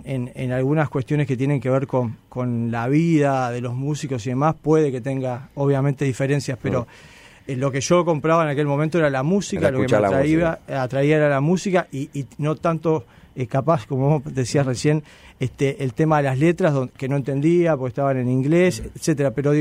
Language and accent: Spanish; Montevideo, Uruguay; born there; Yo nací en Anzani, Avenida Italia, cerca de lo que es Avenida Italia y propio.